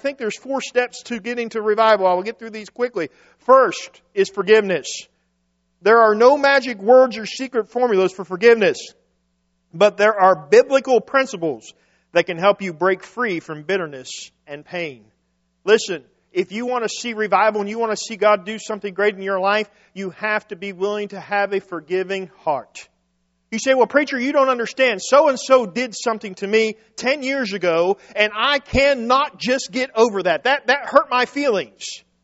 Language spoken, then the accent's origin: English; West Virginia, United States; I'm from West Virginia, and that's just one of those things.